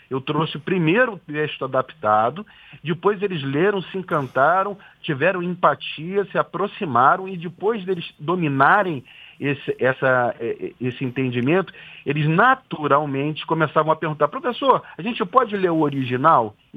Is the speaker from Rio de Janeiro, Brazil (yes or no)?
yes; Rio de Janeiro, Brazil; eu sou do Rio de Janeiro e a gente estava passando por um momento de violência muito grande aqui